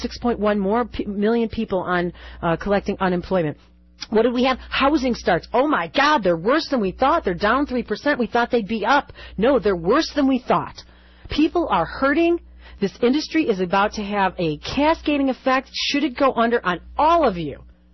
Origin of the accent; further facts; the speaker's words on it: Detroit, Michigan, United States; I have a microphone. I'm from Detroit. It is my job to say